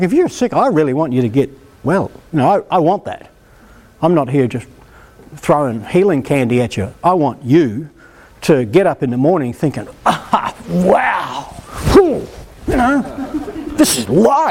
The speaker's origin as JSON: {"language": "English", "country": "New Zealand", "tie": "born or raised there", "said": "I grew up in New Zealand, so I kind of understand them."}